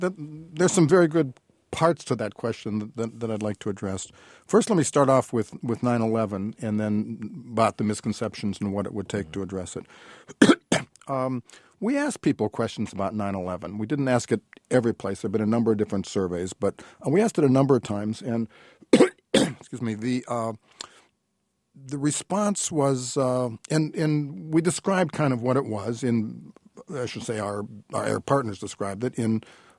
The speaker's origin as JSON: {"language": "English", "country": "United States", "said": "I'm just responding as an American citizen who lived through that."}